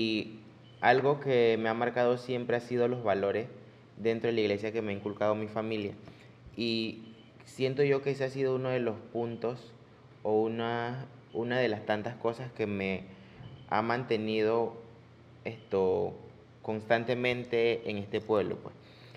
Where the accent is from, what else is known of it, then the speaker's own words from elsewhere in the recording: Río Guanche, Colón, Panama; tengo 24 años, soy de Río Guanche, cercano al pueblo de Portobelo.